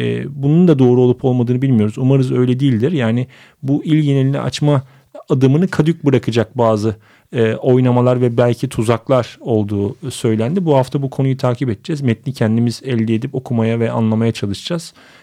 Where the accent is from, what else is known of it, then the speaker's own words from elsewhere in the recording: Sivas, Turkey; Benim memleketim Sivas, Gürün değil